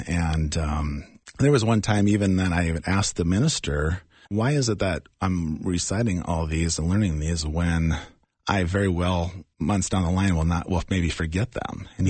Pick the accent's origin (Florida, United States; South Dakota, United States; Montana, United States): South Dakota, United States; Menno; Actually, I grew up in South Dakota, Menlo, South Dakota. Small town, 60 miles southwest of Sioux Falls, South Dakota.